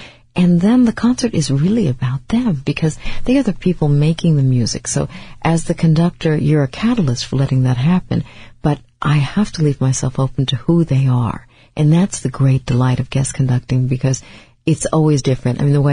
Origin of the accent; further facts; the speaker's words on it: New York City, New York, United States; Well, I grew up in New York City, which was wonderful, and I went to the conservatories there, first Manus College of Music, and then Juilliard, our school.